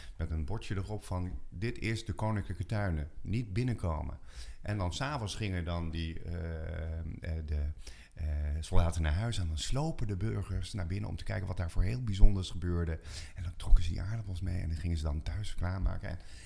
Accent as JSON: {"language": "Dutch", "country": "Netherlands", "said": "Daar zijn wij Nederlanders erg goed in."}